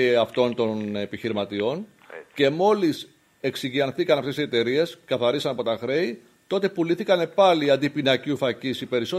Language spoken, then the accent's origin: Greek; Karpenisi, Central Greece, Greece; μιας και είμαι από το Καρπενήσι και έχουμε αυτό το παράδειγμα ζωντανό